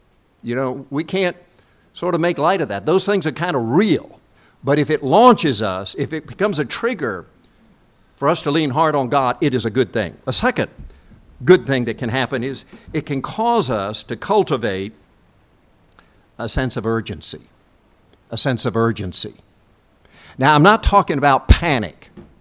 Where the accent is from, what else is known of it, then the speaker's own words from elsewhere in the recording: South Korea; And I grew up in Korea immediately following the Korean War.